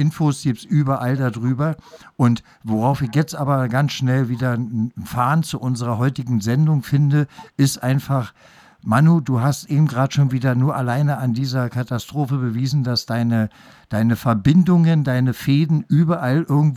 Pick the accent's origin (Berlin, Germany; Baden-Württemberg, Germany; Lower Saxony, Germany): Berlin, Germany; Ich als Berliner, ne, wir werden ja immer verarscht mit dem Flughafen